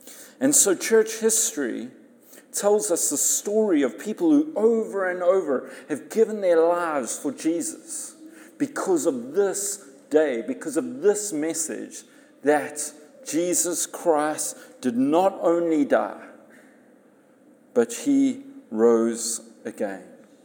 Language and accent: English; South Africa; which for us as South African is like doubly the worst